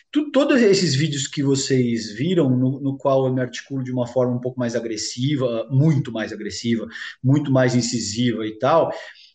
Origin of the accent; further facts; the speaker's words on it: São Paulo, Brazil; Eu nasci e fui criado em São Paulo, aqui no bairro do Ipiranga. Então, basicamente, a minha vida inteira eu passei aqui na cidade de São Paulo. Já morei em outros lugares por conta de profissão e por conta de experiências e esse tipo de coisa.